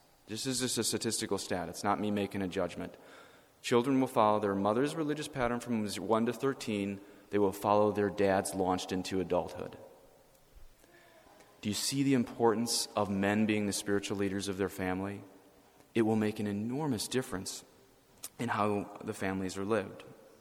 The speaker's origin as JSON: {"language": "English", "region": "Colorado", "country": "United States", "tie": "born or raised there", "said": "I was living in Colorado. It's my home state."}